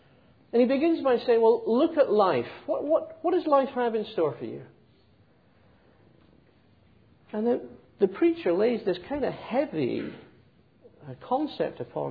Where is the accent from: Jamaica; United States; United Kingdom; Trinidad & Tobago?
United Kingdom; Scotland; Well, I'm Scottish.